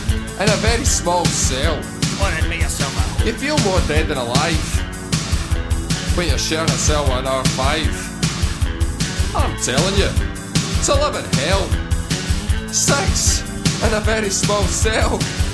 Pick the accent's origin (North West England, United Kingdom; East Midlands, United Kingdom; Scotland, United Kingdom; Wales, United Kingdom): Scotland, United Kingdom; Glasgow; Up in Glasgow. Do you understand? I'm from Glasgow. I'm a Glasgow man.